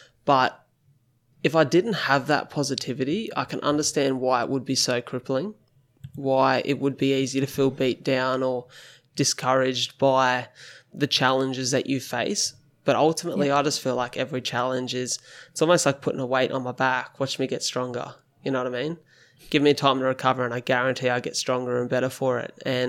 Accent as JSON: {"language": "English", "town": "Wollongong", "region": "New South Wales", "country": "Australia", "tie": "born or raised there", "said": "I grew up here in the Wollongong area, and I love this place."}